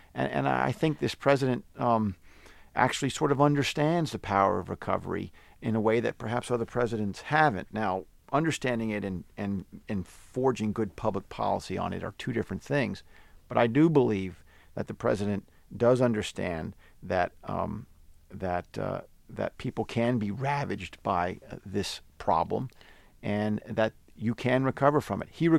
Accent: Minnesota, United States; also born or lived in Texas; I'm from Minnesota, and I'm a person in recovery.

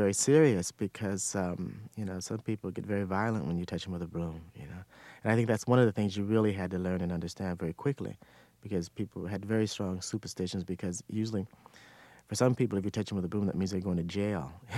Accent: Los Angeles, California, United States; also born or lived in Vicksburg, United States; And because I was born in Vicksburg, Mississippi, right? But I grew up in Los Angeles.

